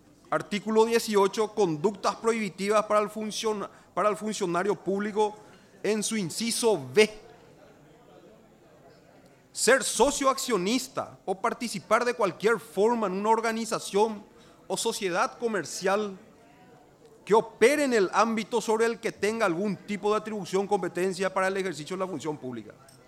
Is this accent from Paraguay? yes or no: yes; Paraguay; vamos a salir de la pobreza como ciudadanos paraguayos